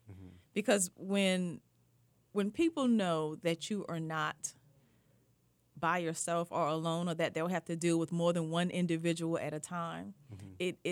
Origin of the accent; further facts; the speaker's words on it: South Carolina, United States; I grew up in South Carolina.